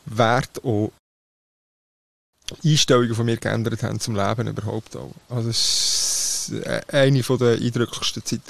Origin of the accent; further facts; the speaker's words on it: Switzerland; Ich komme aus der Schweiz, Mann.